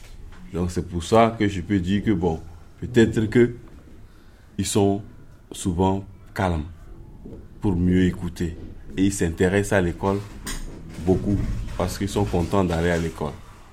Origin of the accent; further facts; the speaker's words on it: Togo; Je suis togolais.